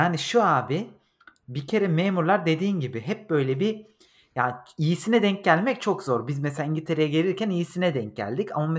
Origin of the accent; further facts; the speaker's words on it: Sweden; Ben kendi memleketime döndüm. İsveç diye adlandırdığım memlekete.